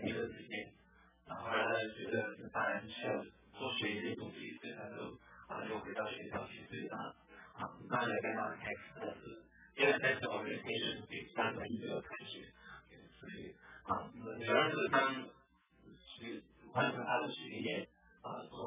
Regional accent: Hong Kong; moved away as an adult; also born or lived in Taiwan; now in United States; 我自己是在啊香港出生长大，然后再到台湾念大学，然后再来美国。我来美国的时候就是住在明尼苏达

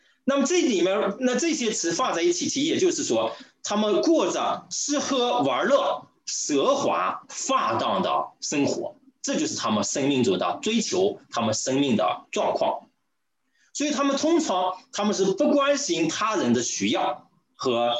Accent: China; 我们从大陆来的弟兄姐妹，我们就会知道

